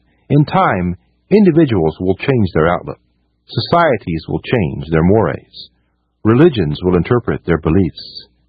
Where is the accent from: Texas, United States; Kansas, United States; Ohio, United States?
Texas, United States; Austin; When I was a little kid … growing up in Austin, Texas on 33rd Street, we would trick-or-treat